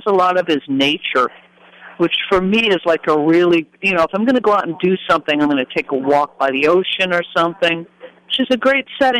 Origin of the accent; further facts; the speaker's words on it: Buffalo, New York, United States; also born or lived in Los Angeles, United States; I'm coming from growing up in Buffalo, New York, moving to New York City. I lived in the Bronx and then to L.A.